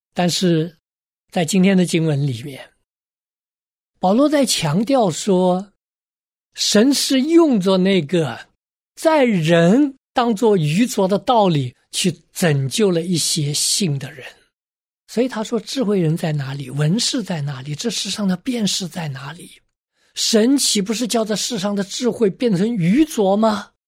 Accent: China; 其实我们中国人也有点这样的

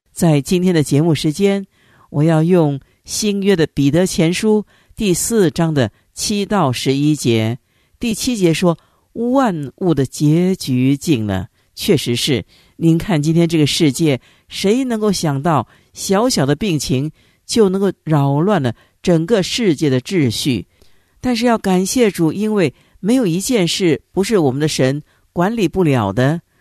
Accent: China; 但咱们中国人可不会这么笨，我们自古以来就是宽大，就是能够容忍，这是我们中国人的美德。

